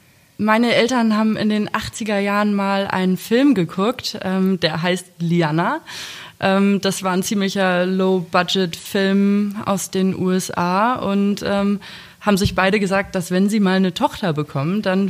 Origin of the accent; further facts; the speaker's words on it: Hamburg, Germany; Ja, wobei ich bin quasi in Steilshoop aufgewachsen, also direkt daneben.